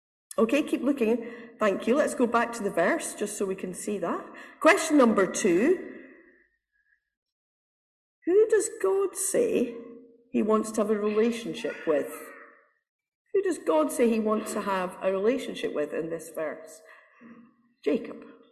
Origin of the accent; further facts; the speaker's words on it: Scotland, United Kingdom; I'm Scottish, I like that.